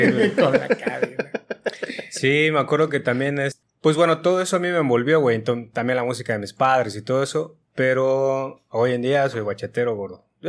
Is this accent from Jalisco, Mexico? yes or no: no; Iztapalapa, Mexico City, Mexico; yo soy, soy nacido en Iztapalapa, pero nada, no, soy del barrio Nesa